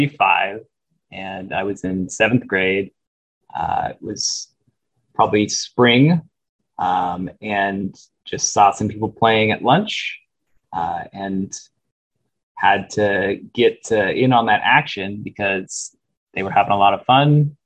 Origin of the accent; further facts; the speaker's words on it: Kent, Washington, United States; I grew up in Kent, Washington, which is about 20 minutes southeast of Seattle.